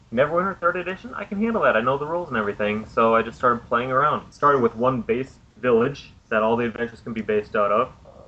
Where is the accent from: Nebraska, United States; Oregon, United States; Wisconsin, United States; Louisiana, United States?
Wisconsin, United States; I grew up in Wisconsin